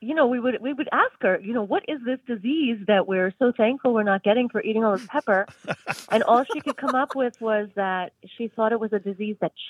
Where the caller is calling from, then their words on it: Mount Pleasant, South Carolina, United States; I'm calling from Mount Pleasant, South Carolina.